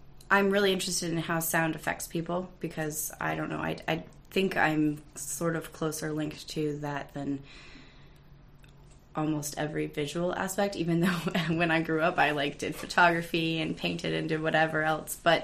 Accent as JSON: {"language": "English", "town": "Charlottesville", "region": "Virginia", "country": "United States", "tie": "born or raised there", "said": "my hometown, which is Charlottesville, Virginia"}